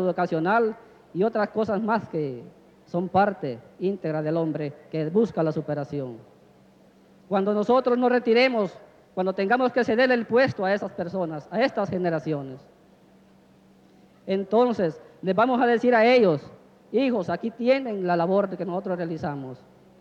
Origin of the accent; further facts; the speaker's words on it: El Salvador; nosotros, como buenos salvadoreños, con ese espíritu que nos caracteriza de emprendedores